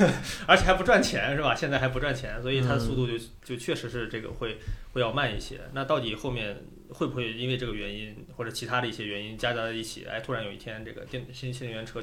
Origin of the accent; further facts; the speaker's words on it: Northwest China, China; 我们老家是一个就是地级市，一共那个城市里边就城区里边就十几万人，20万人口，很小很小，就西北方的一个小城市。